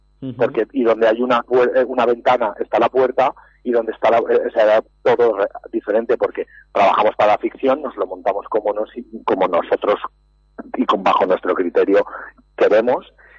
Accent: Sueca, Valencian Community, Spain; Vamos a Valencia, a los Campos de Arroz, entre El Palmar y Sueca. Yo soy de Sueca

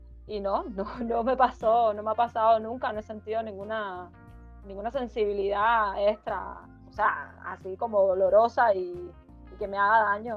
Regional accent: Marianao, Havana, Cuba; born there; nací en Marianao, en La Habana, Cuba

